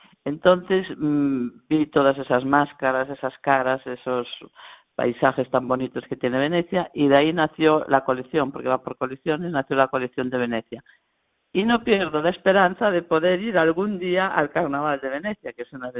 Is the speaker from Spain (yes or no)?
yes; A Coruña, Galicia, Spain; also born or lived in Ponte do Porto; now in Oleiros, Spain; Nací en Ponte do Porto, o que é a zona de Camariñas. Después me vine a Coruña y efectivamente estuve en Coruña pues desde los 9 años, yendo y viniendo, pero mucho tiempo, ¿no? Y cuando me casé me vine para Oleiros. Entonces yo vivo en Oleiros.